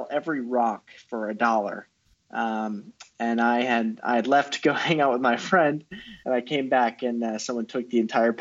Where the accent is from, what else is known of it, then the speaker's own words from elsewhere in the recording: Illinois, United States; So I'm from Illinois, just outside Chicago, about an hour and a half outside the city.